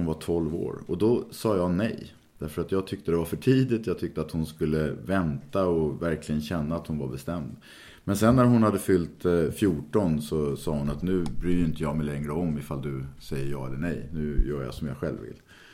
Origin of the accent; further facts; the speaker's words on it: Stockholm, Stockholm County, Sweden; Och just nu så bor jag tillsammans med Åsa i en tvåa på Söder i Stockholm. Och där har jag bott på Söder sedan, ja, det är mer än 30 år. Så att jag är stockholmare.